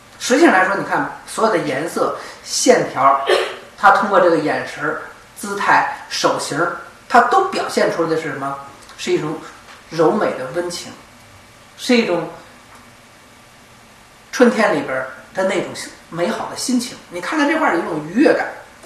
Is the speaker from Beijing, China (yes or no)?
yes; Beijing, China; 北京话我北京人啊就是扯淡